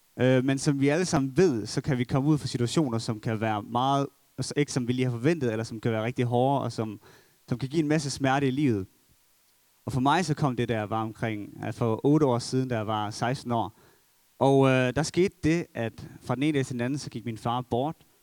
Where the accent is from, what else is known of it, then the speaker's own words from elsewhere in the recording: Brande, Central Denmark Region, Denmark; Så jeg er vokset op i Brande, en lille by i Midtjylland